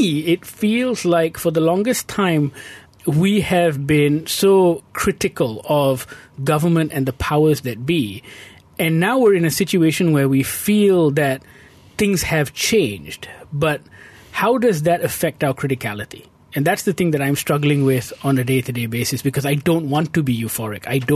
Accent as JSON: {"language": "English", "country": "Malaysia", "said": "Who am I as an Indian in Malaysia? La, la, la, all that stuff. No. I'm thinking about who we are as Malaysians"}